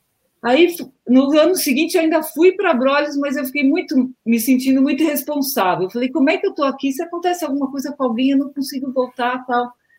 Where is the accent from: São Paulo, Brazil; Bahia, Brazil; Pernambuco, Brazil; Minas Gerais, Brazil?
São Paulo, Brazil; que eu sou paulistana, né